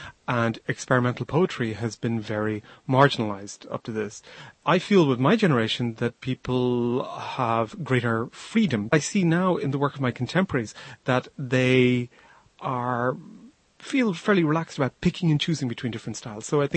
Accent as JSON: {"language": "English", "town": "Dublin", "region": "Leinster", "country": "Ireland", "tie": "born or raised there", "said": "There's an attempt to connect the waves of the sea where I was brought up in Dublin on the coast"}